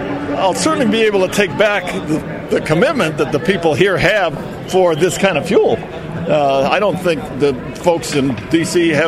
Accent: Illinois, United States; I grew up in Illinois, and so I identify with what goes on here.

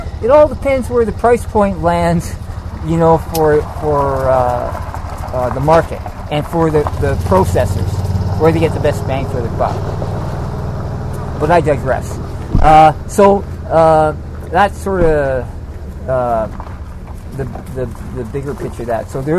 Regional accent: Edmonton, Alberta, Canada; now in British Columbia, Canada; I'm from Edmonton originally, so I appreciate the climate

